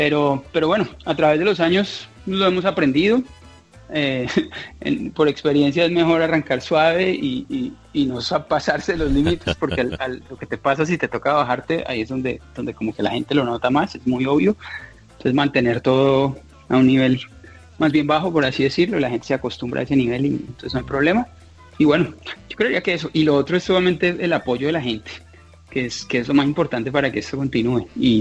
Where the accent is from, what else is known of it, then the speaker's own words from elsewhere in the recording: Cali, Valle del Cauca, Colombia; yo pues como caleño, es un honor tremendo